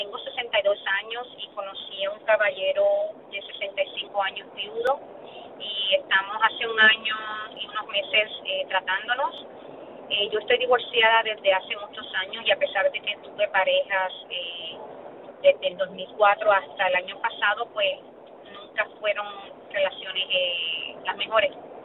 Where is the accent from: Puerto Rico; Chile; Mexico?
Puerto Rico; yo soy puertorriqueña